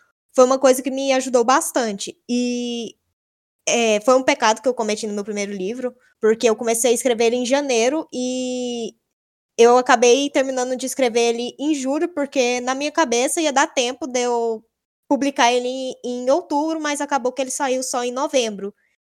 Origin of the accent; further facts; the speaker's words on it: Goiânia, Goiás, Brazil; eu sou de Goiânia, Goiás. Eu tenho 22 anos